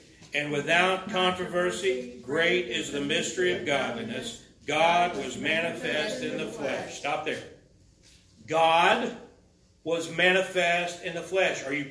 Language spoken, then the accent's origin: English; Portsmouth, Ohio, United States; born there; I was born in Portsmouth, Ohio.